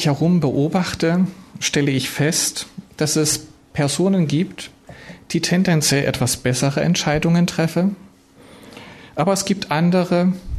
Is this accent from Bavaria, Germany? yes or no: no; Jena, Thuringia, Germany; also born or lived in Wurzen; aufgewachsen in Jena und Wurzen und mit weiter, später dann aber auch in Landshut, Darmstadt und Unterliederbach unterwegs gewesen.